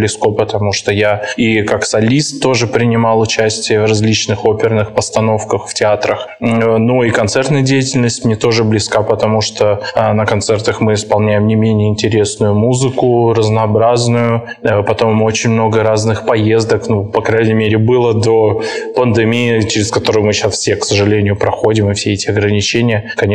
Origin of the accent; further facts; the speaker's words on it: Moscow, Russia; now in Perm, Russia; я вообще родом из Москвы. Так случилось, что по своей профессии очень много ездил и даже жил за рубежом длительный период. И вот так случилось, что вернулся в Россию и сразу в Пермь попал.